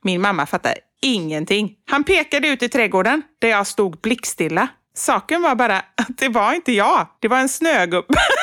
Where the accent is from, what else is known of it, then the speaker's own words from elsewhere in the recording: Gothenburg, Västra Götaland County, Sweden; jag är göteborgare med.